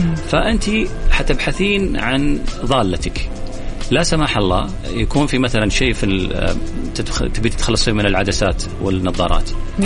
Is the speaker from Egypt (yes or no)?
no; Saudi Arabia; هذا المشهور في العالم كله تقريبا، وعندنا في السعودية برضه